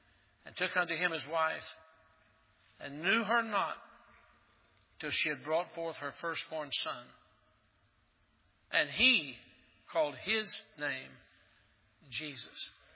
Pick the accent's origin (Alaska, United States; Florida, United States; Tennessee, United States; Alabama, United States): Tennessee, United States; Maryville; I got a phone call from the town where I was raised in Maryville, Tennessee.